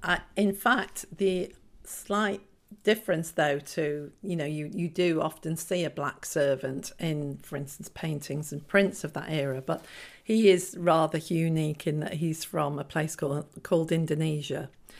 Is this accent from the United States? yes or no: no; Bury, North West England, United Kingdom; born there; I was born in Bury in Lancashire.